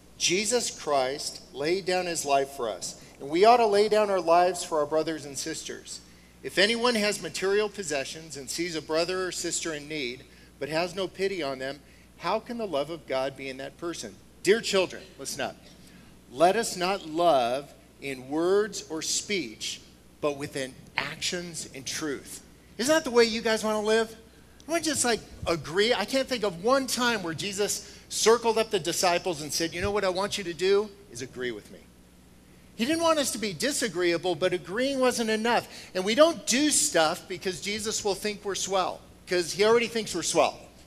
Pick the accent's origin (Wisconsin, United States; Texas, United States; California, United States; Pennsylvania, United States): California, United States; San Diego; I'm from San Diego, and I commute to Seattle.